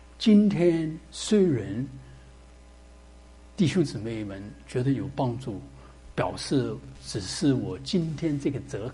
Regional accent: Shanghai, China; 从来我们上海人打瞌睡，对不对啊？

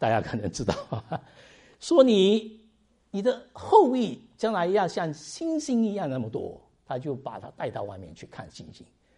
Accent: China; 可能说在今年里面我们中国人有好处的

